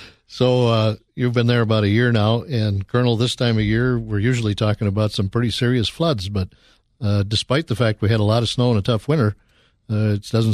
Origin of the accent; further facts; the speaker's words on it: Minneapolis, Minnesota, United States; I grew up here in Minneapolis, and we always hear about the floods